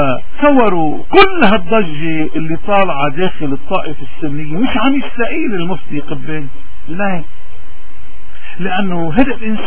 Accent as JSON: {"language": "Arabic", "country": "Lebanon"}